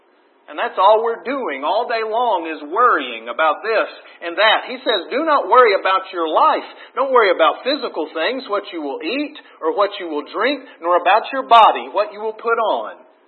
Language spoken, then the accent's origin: English; Texas, United States; I grew up in West Texas.